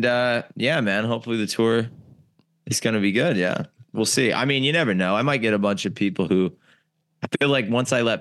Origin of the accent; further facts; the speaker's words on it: United States; now in United Kingdom; So I think because I sometimes talk about living here, being on trains, being American in Britain.